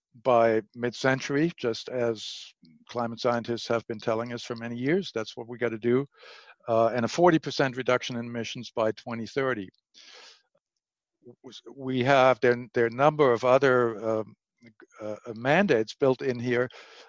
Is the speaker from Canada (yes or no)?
no; Germany; now in United States; I'm originally from Germany.